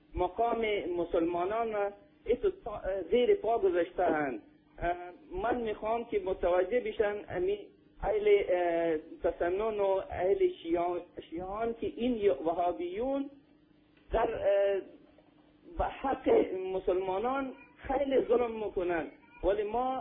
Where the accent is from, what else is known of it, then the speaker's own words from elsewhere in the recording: Afghanistan; now in Belgium; من خودم افغان هستم ولی افغان شیعه هستم، … از بلژیک زنگ زدم.